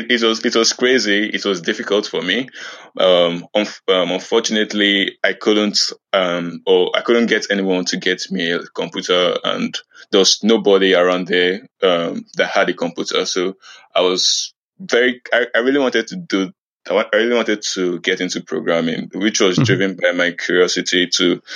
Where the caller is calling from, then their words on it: Lagos, Nigeria; Lagos, Nigeria.